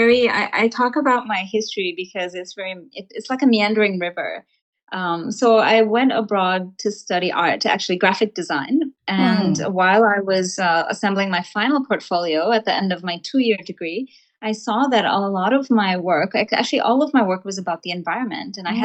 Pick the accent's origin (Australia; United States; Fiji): Fiji; born there; yes, I was born here in Fiji. I'm Fijian American.